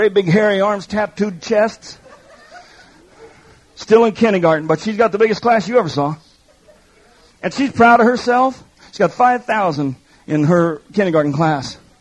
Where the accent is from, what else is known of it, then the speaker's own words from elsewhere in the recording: Denver, Colorado, United States; I grew up in Denver, Colorado.